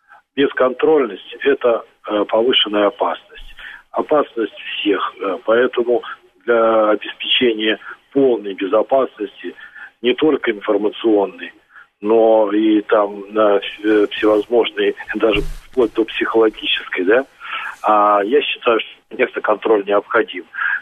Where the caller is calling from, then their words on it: Moscow Oblast, Russia; я из Подмосковья.